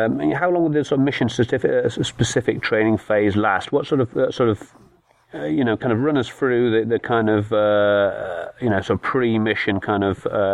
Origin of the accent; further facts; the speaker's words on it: United Kingdom; As a Brit